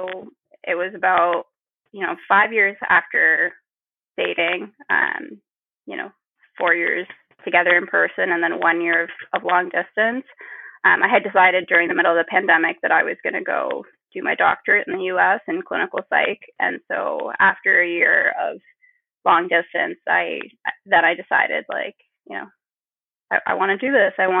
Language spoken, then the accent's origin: English; Canada; moved away as an adult; also born or lived in Pakistan; now in United States; I am a Pakistani Canadian. I'm currently living in the U.S., more in the Midwest area. I immigrated to Canada when I was about 4 years old. So I identify a lot as being really bicultural in that way, Pakistani and Canadian, but ethnically my family's Kashmiri.